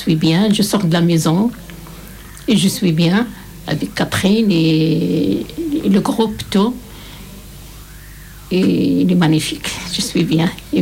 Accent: Morocco; French is a second language; now in France; Je suis marocain. Je viens en France 22 ans.

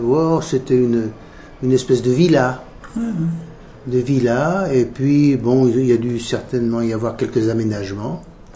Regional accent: Lyon, Auvergne-Rhône-Alpes, France; Je suis lyonnais. Je suis même du 7e arrondissement. Je suis né à Gerland

